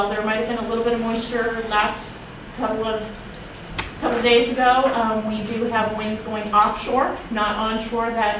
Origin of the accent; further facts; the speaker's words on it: California, United States; this is the time of year, growing up in California, that I refer to as earthquake season and weather